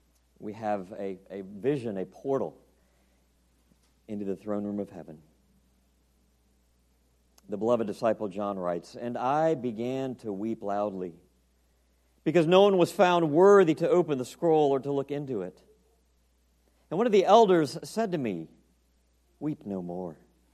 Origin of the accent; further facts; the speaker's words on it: the South, United States; accent: southern; And I'll also try and make sure my accent doesn't get too southern for you.